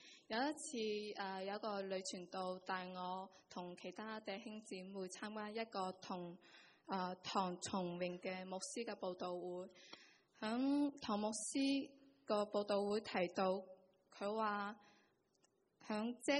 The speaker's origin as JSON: {"language": "Cantonese", "town": "Zhongshan", "region": "Guangdong", "country": "China", "tie": "born or raised there", "also_born_or_lived": "Singapore", "moved": "as an adult", "said": "我系嚟自广东中山，从细咧就接受中国共产党。党主义的教育，对宗教啊信仰冇咩认识"}